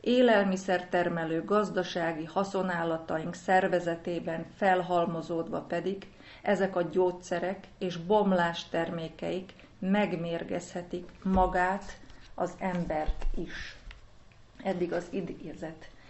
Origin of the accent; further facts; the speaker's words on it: Upper Hungary, Slovakia; én délvidéken, Szabadkán, Reni pedig felvidéki magyarként, akárcsak jó magam is